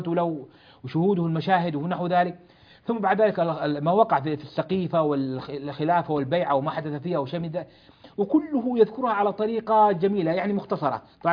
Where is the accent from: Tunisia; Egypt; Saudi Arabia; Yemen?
Saudi Arabia; Jeddah, Makkah Province; عندنا في جدة في هذا المجلد